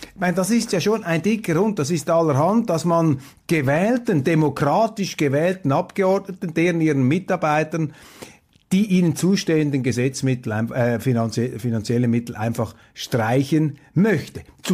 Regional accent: Switzerland; und ich kann Ihnen als Schweizer sagen

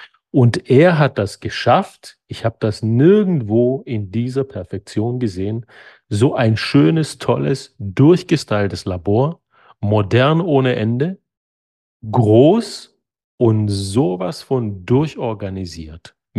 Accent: Greece; now in Germany; Ich bin Grieche, er ist Deutscher. Ich bin im Süden Deutschlands, er im Norden.

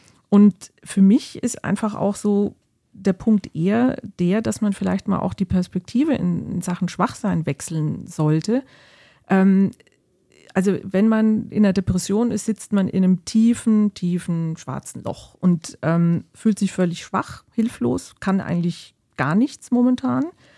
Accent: Bavaria, Germany; weil ich kenne das auch noch von da, wo ich herkomme. Da hieß es immer, der war in Lohr.

